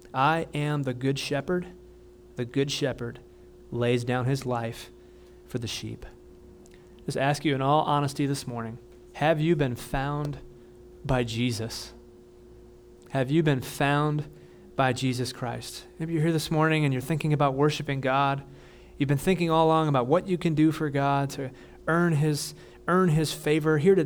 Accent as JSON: {"language": "English", "town": "Parma", "region": "Ohio", "country": "United States", "tie": "born or raised there", "said": "There's a little farm down on Stearns Row that my mom used to take me to growing up in Parma over there."}